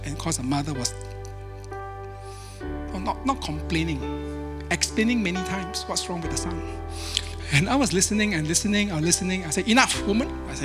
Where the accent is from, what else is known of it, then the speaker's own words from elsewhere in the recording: Singapore; English is a second language; I'm from Singapore, my English not so good.